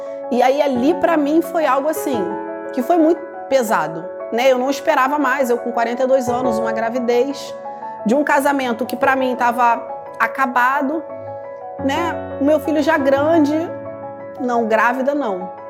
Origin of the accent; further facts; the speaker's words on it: Rio de Janeiro, Brazil; eu sou da cidade do Rio de Janeiro.